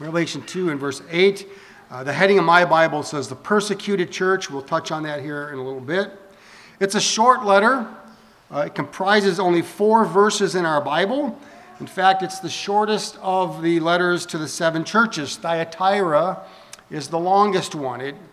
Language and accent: English; Michigan, United States; We were talking about Detroit, which I grew up outside of Detroit.